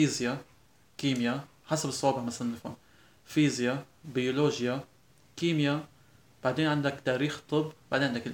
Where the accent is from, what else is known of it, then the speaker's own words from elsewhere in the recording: Syria; يعني ما بس موجودة عندنا بسوريا